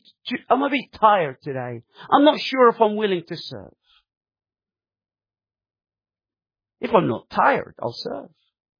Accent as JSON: {"language": "English", "country": "Egypt", "second_language": "English", "said": "I come from Egypt. We do the same thing. We give them numbers. We don't give them names."}